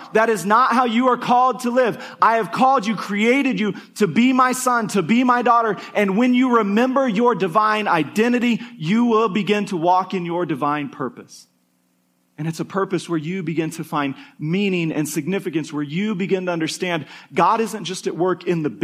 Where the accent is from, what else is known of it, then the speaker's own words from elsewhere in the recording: Kansas, United States; when I was a kid, I grew up in Kansas, so we would watch Chiefs games every Sunday.